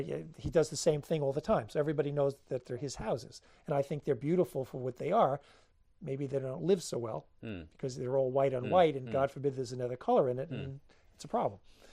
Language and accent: English; Levittown, New York, United States; slightly bigger than the house I grew up in Levittown